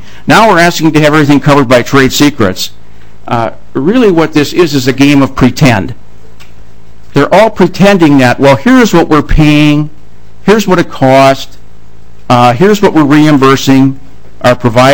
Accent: Edina, Minnesota, United States; I'm from Edina, Minnesota.

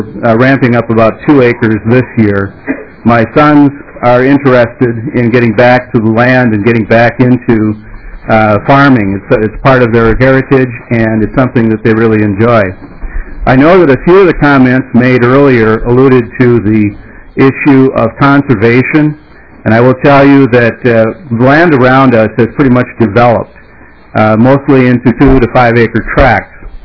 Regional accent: Corcoran, Minnesota, United States; from Corcoran, Minnesota.

